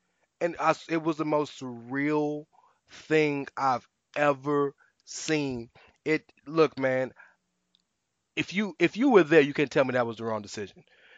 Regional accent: Houston, Texas, United States; I'm from Houston.

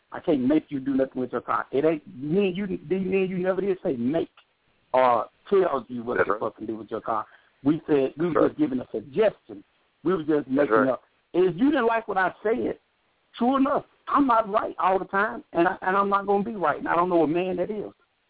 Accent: the South, United States; I told you I'm from the South.

